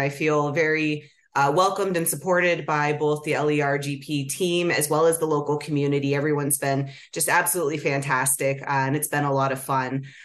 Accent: New York, United States; I'm actually from Chautauqua County, New York, originally. So I have some pretty deep roots, if you will, in the grape industry in this area.

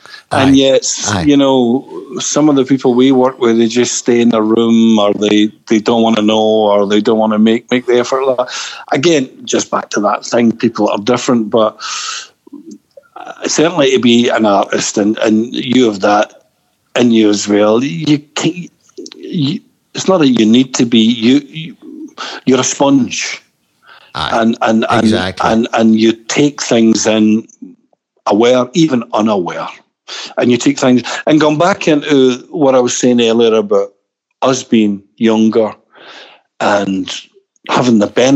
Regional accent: Glasgow, Scotland, United Kingdom; But when we grew up in Glasgow, it was on its knees.

